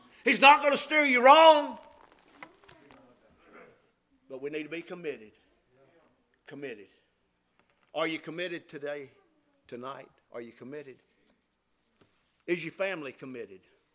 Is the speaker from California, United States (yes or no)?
no; Greensboro, North Carolina, United States; Back when I was in the third grade, I was raised over in the Bessemer section of Greensboro.